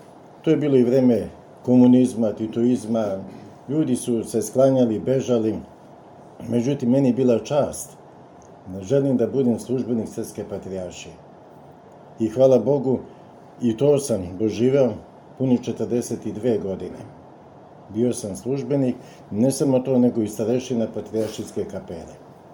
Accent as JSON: {"language": "Serbian", "region": "Belgrade", "country": "Serbia", "tie": "born or raised there", "said": "znači ja sam dete sa Crvenog krsta"}